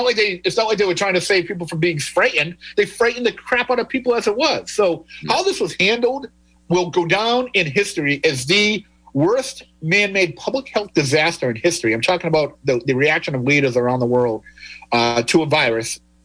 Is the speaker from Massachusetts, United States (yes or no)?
yes; Quincy, Massachusetts, United States; So I'm from Quincy, so these are the two of the spiritual homes of South Shore Bar Pizza, Kevin.